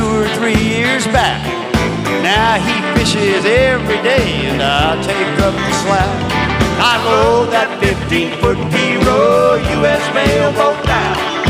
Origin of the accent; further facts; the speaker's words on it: Alabama, United States; because I grew up on Mobile Bay, which is kind of, it's a peewee bay compared to Chesapeake Bay